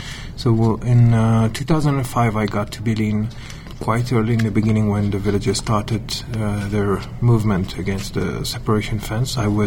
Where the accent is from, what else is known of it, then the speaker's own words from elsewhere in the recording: Tel Aviv, Tel Aviv District, Israel; I'm an Israeli from Tel Aviv.